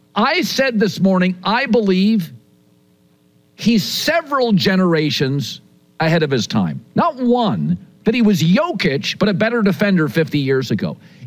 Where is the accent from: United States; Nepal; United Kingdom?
United States; Pacific Northwest; So I grew up in the Pacific Northwest. The first team I fell in love with was probably in my region was maybe the Sonics, and then it was the Blazers.